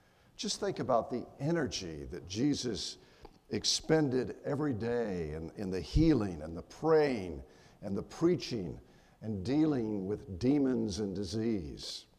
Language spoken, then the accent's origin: English; Morganton, North Carolina, United States; You make me feel like I'm back in my hometown of Morganton or something.